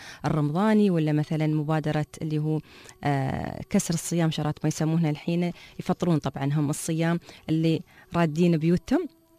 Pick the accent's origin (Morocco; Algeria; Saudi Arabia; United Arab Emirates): United Arab Emirates